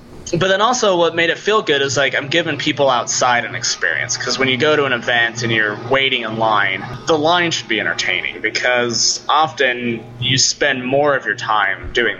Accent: Wyoming, United States; I'm from Wyoming, so I wanted to be this kind of country bumpkin.

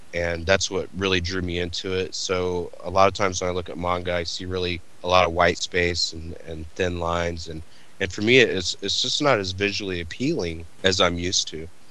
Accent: Missouri, United States; I grew up in Missouri, and we were a fairly poor family.

